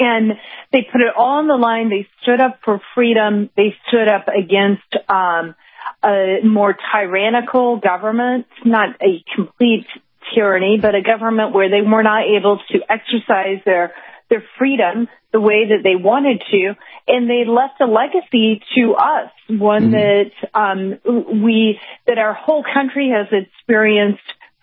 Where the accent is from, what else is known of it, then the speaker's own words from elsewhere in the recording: United States; It's hard to imagine that as an American who grew up in America with the freedom and liberty that we have had and experienced in our lifetimes.